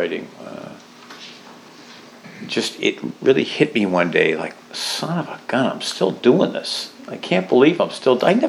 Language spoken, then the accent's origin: English; New Hampshire, United States; I'm from New Hampshire, and boy, you know, I'm able to tell those guys.